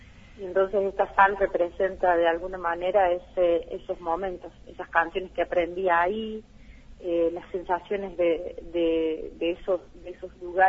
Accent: Cruz del Eje, Córdoba, Argentina; Yo soy de Cruz del Eje, pero tengo una fuerte marca de La Rioja, ahí por Milagro, por los Llanos Riojanos, de donde era mi mamá.

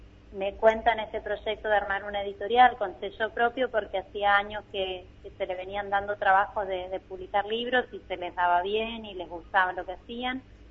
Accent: La Pampa, Argentina; now in La Plata, Argentina; yo me crié en La Pampa, aunque vivo acá en La Plata.

